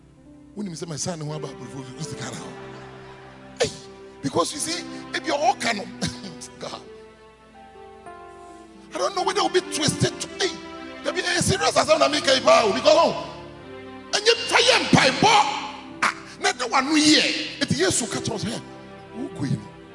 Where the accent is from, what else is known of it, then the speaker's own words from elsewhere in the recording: Abuja, Federal Capital Territory, Nigeria; When we were growing up in Abuja, very close to our house, there was a fetish priest over there.